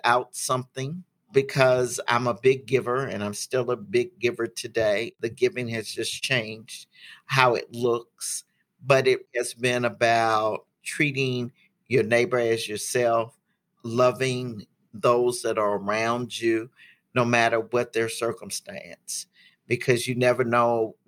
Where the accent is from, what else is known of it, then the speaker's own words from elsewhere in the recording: Miami, Florida, United States; also born or lived in Baton Rouge / St. Louis; I matriculated from Miami to Baton Rouge to St. Louis on a fellowship to Washington University.